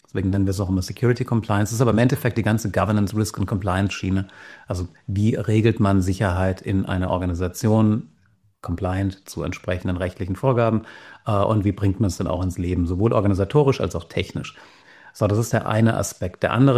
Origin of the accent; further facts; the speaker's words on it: Bühl, Baden-Württemberg, Germany; ich rede vom beschaulichen Bühl, was wunderbar meine Heimat ist, ich liebe es hier, bin jetzt auch gerade hier zu Hause.